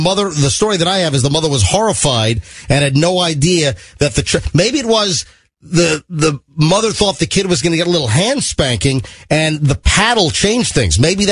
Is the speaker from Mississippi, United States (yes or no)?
no; Virginia Beach, Virginia, United States; also born or lived in Nanuet, New York; So I was in Nanuet, New York, from kindergarten through the middle of fifth grade, and then we moved to Virginia Beach, and then I went to, you know, Virginia Beach schools.